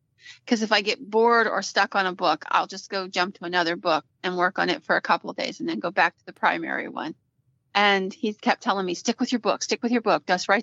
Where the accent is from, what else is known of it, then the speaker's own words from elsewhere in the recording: Philadelphia, Pennsylvania, United States; I grew up in Philadelphia.